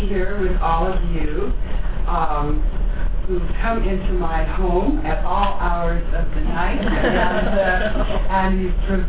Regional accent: Upland, California, United States; I'm an attorney from Upland, the Inland Empire.

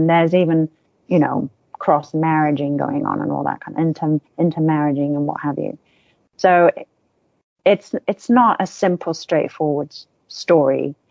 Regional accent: Taiwan; growing up in Taiwan, I had a friend whose dad was an ambassador.

